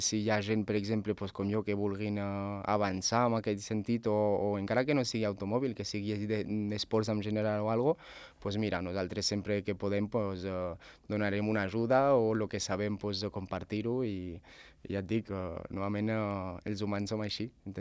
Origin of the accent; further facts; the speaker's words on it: Pas de la Casa, Encamp, Andorra; jo sóc del Pas de la Casa, sóc un noi de sempre d'allà